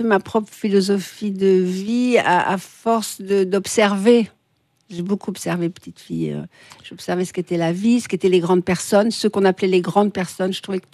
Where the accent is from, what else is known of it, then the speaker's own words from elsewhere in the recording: Morocco; born there; parce que je suis née au Maroc et je ne sais pas pourquoi je n'allais pas à l'école.